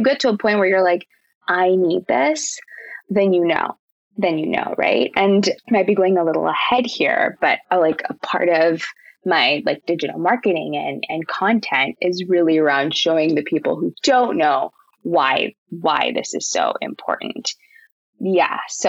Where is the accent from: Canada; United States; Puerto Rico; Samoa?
Canada; Vancouver, British Columbia; because I grew up in Vancouver.